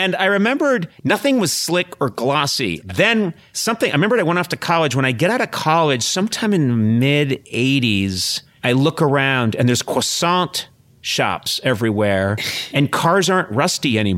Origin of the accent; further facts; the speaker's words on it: Brookline, Massachusetts, United States; What happened is I grew up in Brookline, Mass., but my mother grew up in Worcester